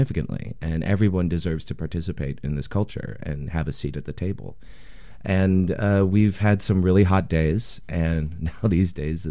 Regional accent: Portland, Oregon, United States; Born and raised in Portland. Yeah, I'm one of like five left in the city, I think.

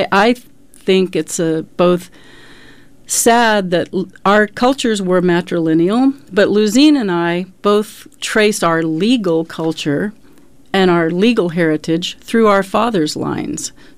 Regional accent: Oklahoma, United States; growing up in Oklahoma, actually feel like I have almost no real connection to the Cherokee tribal cultures.

